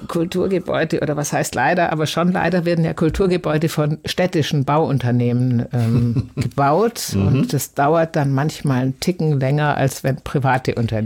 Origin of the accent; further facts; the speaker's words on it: South Germany, Germany; now in Hamburg, Germany; Oder ich komme ja auch aus Süddeutschland und liebe auch die mediterranen Länder